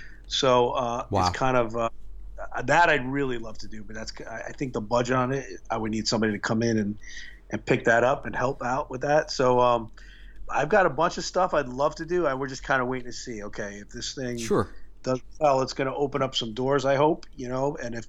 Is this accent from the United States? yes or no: yes; Queens, New York, United States; Yes, I grew up in Queens.